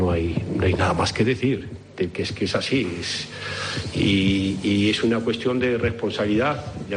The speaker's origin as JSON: {"language": "Spanish", "town": "Zaragoza", "region": "Aragon", "country": "Spain", "said": "Soy zaragozano, soy zaragocista"}